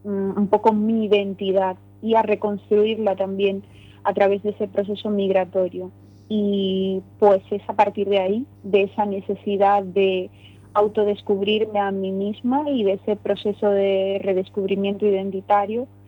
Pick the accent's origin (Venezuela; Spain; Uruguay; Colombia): Venezuela; moved away; Cuando me encuentro en España como una mujer migrante y empiezo a ver que la lectura que hacen las personas de mí es diferente a la que se hacía en mi país de origen, en Venezuela